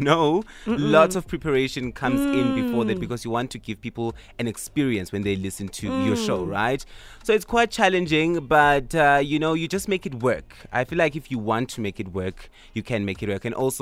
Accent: Engulane, South Africa; because I'm from Engulane, which is quite a rural area.

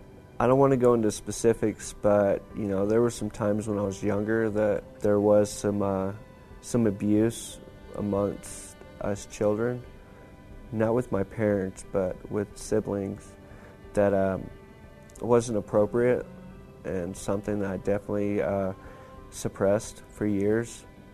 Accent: Lubbock, Texas, United States; I am 39 years old. I'm from Lubbock, Texas.

